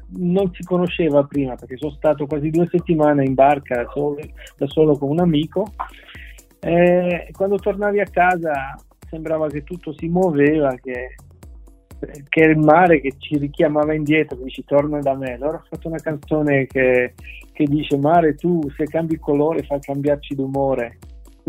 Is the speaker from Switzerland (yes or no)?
yes; Switzerland; born there; Italian is a second language; Io sono nato in Svizzera e l'inglese qui è una lingua che si parla a scuola e dappertutto e mi veniva più facile dell'italiano.